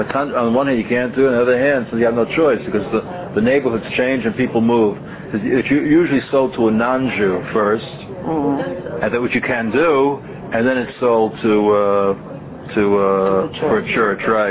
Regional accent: Muncie, Indiana, United States; I remember I grew up in Muncie

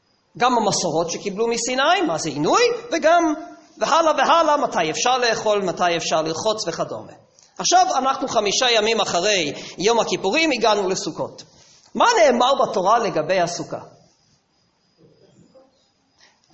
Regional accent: United States; now in Israel; אני עליתי ארצה בשנת 88. אני גדלתי בעיר בארצות הברית, שהיום זה עיר ואם בישראל, אבל אז לא היה.

